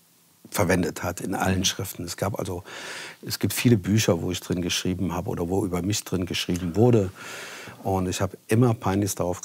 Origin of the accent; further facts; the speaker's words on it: Trier, Rhineland-Palatinate, Germany; Dann hat, mhm, er seine Frau kennengelernt, die war aus Trier, mhm, mein Heimatort.